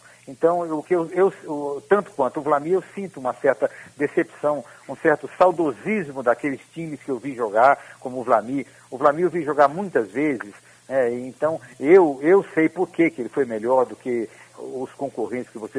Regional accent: Xapuri, Acre, Brazil; born there; Eu, na verdade, nasci em Chapuri, porque o meu pai era dono de um pequeno seringal.

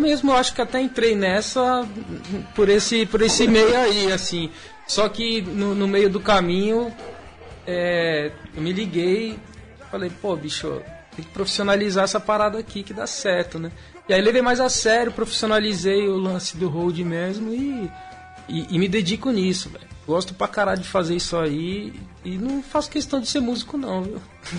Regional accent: Santos, São Paulo, Brazil; Saí, vim de Santos

